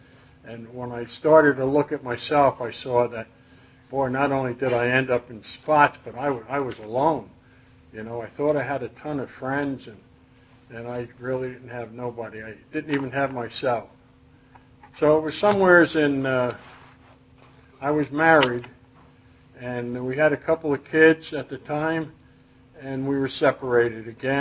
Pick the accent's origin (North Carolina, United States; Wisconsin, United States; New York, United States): New York, United States; Peekskill; also born or lived in Mount Vernon; In case you didn't realize, I'm from New York. I'm from Peekskill, New York. I was born in Mount Vernon, New York, September 26, 1939.